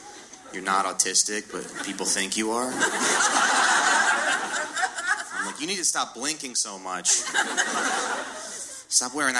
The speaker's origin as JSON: {"language": "English", "region": "New Jersey", "country": "United States", "said": "I'm from Jersey originally, and very nice. Yeah, I'm from like a very Italian part of Jersey, and one thing I remember about growing up there"}